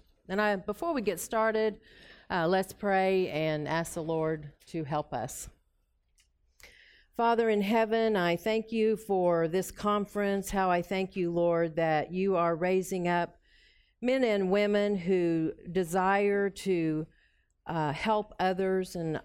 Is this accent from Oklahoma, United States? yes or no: yes; Tulsa, Oklahoma, United States; I'm from Tulsa, Oklahoma area